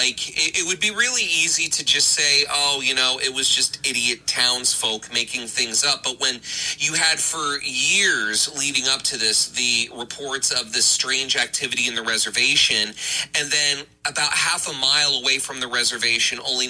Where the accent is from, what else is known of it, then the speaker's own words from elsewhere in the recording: Clark, New Jersey, United States; And Springfield is about two towns away from where I grew up. I grew up in Clark.